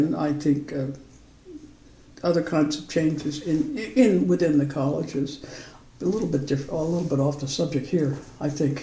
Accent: Cooperstown, New York, United States; So my growing up in Cooperstown is rather different from a lot of other people's, I think.

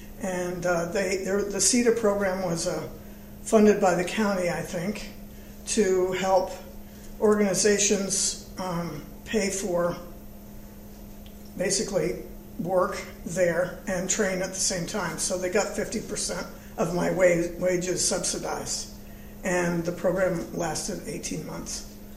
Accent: Princeton, New Jersey, United States; I grew up in Princeton, New Jersey.

